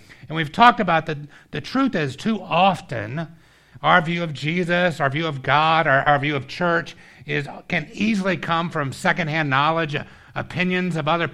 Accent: Atlanta, Georgia, United States; now in New York, United States; told him I was originally from Atlanta, living in New York now.

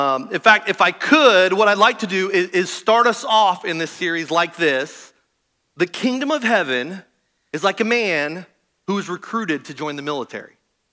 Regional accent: Kansas, United States; So I you guys know I grew up in Kansas, so I never got on a plane

